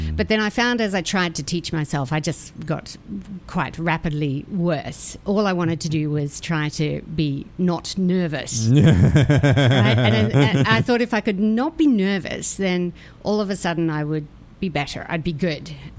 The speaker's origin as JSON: {"language": "English", "country": "Australia", "lives_now": "New York, United States", "said": "I'm an Aussie."}